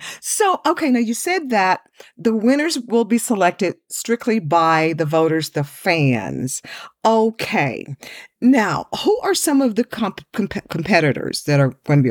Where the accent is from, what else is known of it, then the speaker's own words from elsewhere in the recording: Houston, Texas, United States; Now, I'm a Dirty South girl because I grew up in Houston